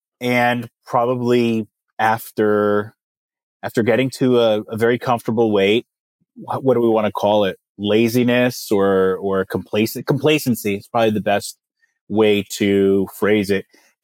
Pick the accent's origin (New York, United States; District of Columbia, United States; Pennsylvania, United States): New York, United States; I'm originally from New York, a very New York, New Jersey, Connecticut, tri-state area, gym, tan, laundry crowd.